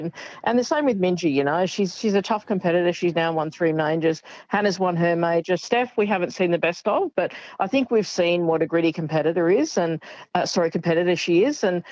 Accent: Australia; you know, we've always done that as Aussie golfers, and I'm sure it's the same in every sport.

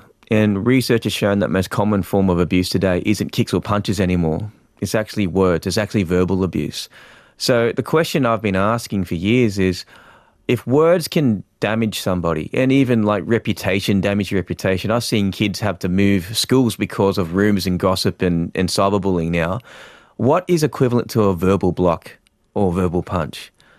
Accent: Newcastle, New South Wales, Australia; also born or lived in South Korea; My mum and dad look very, they're Caucasian and I'm Korean, and I grew up in Newcastle, so it's a little regional town.

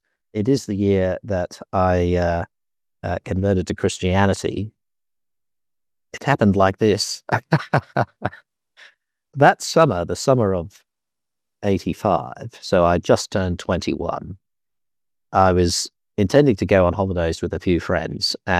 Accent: London, United Kingdom; born there; I was born in London

